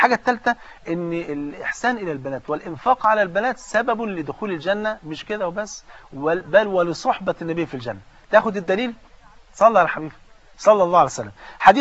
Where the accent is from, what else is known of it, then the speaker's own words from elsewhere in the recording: Egypt; ولذلك حتى منها ايه في الصناعه عندنا في مصر